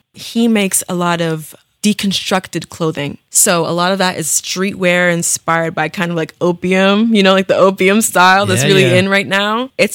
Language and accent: English; Stroudsburg, Pennsylvania, United States; From there, I want to go back to the Poconos, because that's my hometown, you know, Stroudsburg.